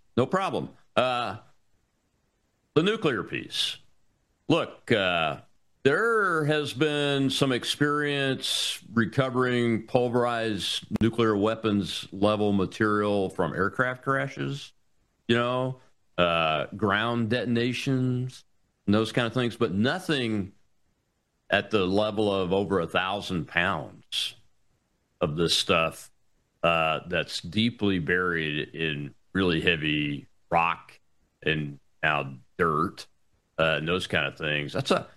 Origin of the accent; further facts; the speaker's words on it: United States; but I'm just an American. I don't have anything.